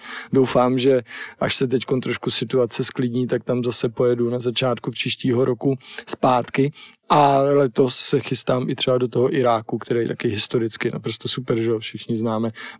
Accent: Prague, Czechia; accent: Prague; Jsem Čech, takže řeknu v Česku, jelikož jsem žil dlouho v Praze a mám jakoby jazyk pražský

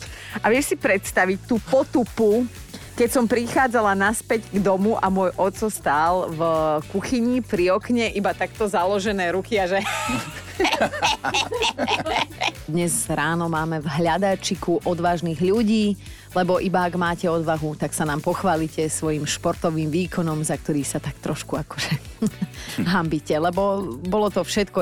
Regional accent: Borovce, Trnava Region, Slovakia; To my sme mali v 11 u nás v Borovciach úplne iné starosti.

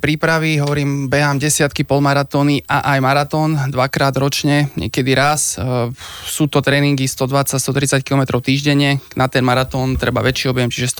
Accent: Námestovo, Žilina Region, Slovakia; ja som z Oravy, takže všetky oravské, čo sa dá, pôjdem sa niekde ukázať

